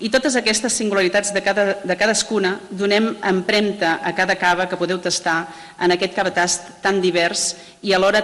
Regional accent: Vilanova i la Geltrú, Catalonia, Spain; I aquí estic jo, en aquest cas originària de la zona marítima, d'allà on diuen que som llunàtics, de Vilanova i la Geltrú.

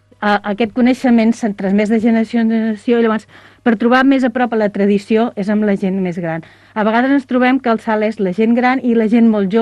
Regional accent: Sant Cugat Sesgarrigues, Catalonia, Spain; jo soc de Sant Quat Sesgarrigues

